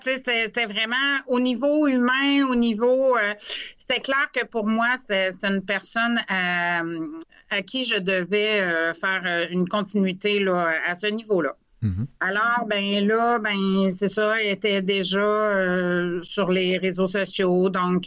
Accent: Lévis, Quebec, Canada; En fait, moi, je suis de Lévis

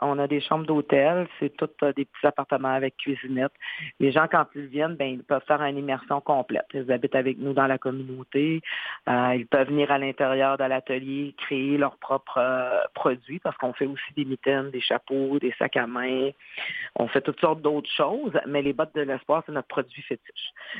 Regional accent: Uashat, Quebec, Canada; Moi, je viens d'ici. Je viens du Ouachat. C'est une petite communauté qui est annexée à la ville de Sept-Îles.

